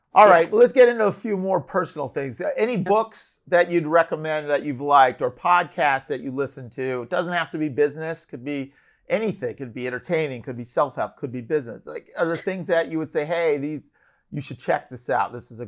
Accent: Los Angeles, California, United States; So Kevin's an LA kid. I grew up with him in Little League High School.

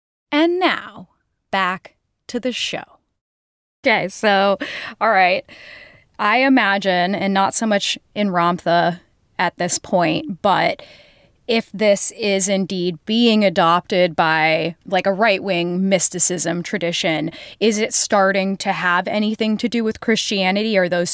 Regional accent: Olympia, Washington, United States; I grew up in Olympia, which is right outside Yelm, where she still dwells.

